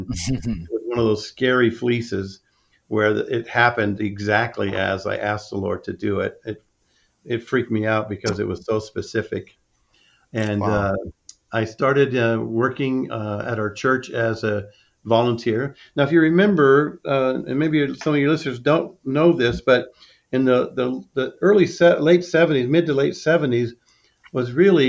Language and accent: English; Chula Vista, California, United States; I got saved at a church where a pastor in Chula Vista, where I was living, and that's my hometown, and my family still lives there today.